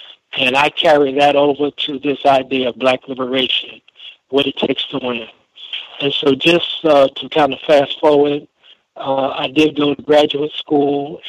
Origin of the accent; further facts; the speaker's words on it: Brooklyn, New York, United States; I grew up in Brooklyn and met a lot of beautiful, beautiful brothers.